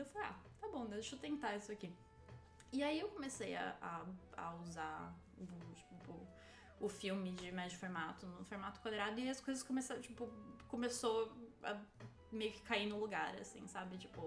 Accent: São Paulo, Brazil; o lugar onde eu cresci no Brasil, tipo, uma cidade pequena no interior de São Paulo, que é, enfim, afluente, né, e que tem muito condomínio fechado

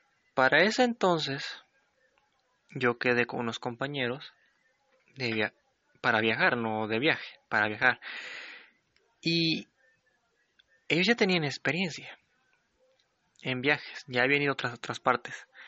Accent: Ameca, Jalisco, Mexico; de mi pueblo natal, que es Ameca, Jalisco, hasta Talpa de Allende.

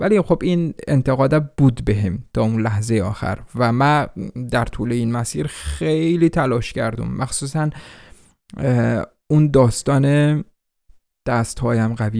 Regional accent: Iran; من ایران در دنیا آمدم بزرگ شده و افغانستان خیلی کم بودم و نمیتونم صحبت کنم، نمیتونم خود رو تغییر بدم.

